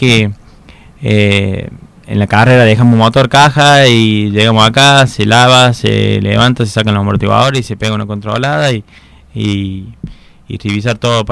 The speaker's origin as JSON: {"language": "Spanish", "region": "Córdoba", "country": "Argentina", "said": "Los dos somos de Córdoba, es otro sabor"}